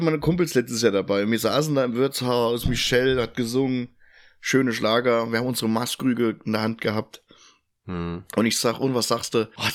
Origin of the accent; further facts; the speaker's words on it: Hesse, Germany; Ich komme hier halt aus Mittelhessen vom Dorf, hier ist halt noch alles so.